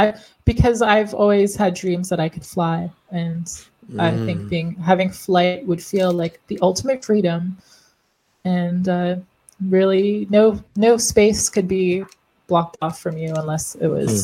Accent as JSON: {"language": "English", "country": "Canada", "said": "We're Canadian."}